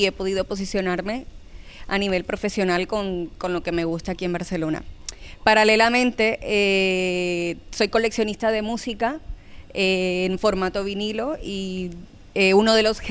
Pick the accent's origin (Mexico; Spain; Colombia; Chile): Colombia; moved away; Soy colombiana, he trabajado en estilismo desde hace 15 años